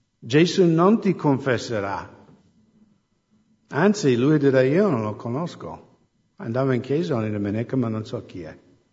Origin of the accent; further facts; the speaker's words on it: United States; accent: American; Italian is a second language; Hai sempre l'accento americano, anche in dialetto.